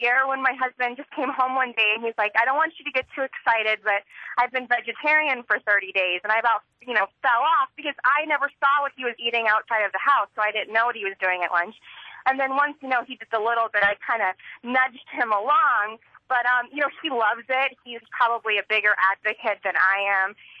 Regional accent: Tampa, Florida, United States; Well, I grew up in Tampa, Florida, which has a very heavy Cuban influence from its, you know, rich history.

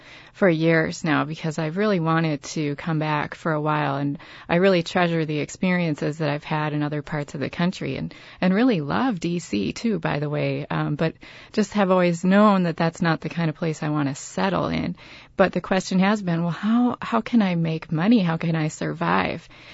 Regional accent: Antigo, Wisconsin, United States; I lived in Antigo from 7th grade through 12th grade, and I consider it to be my hometown.

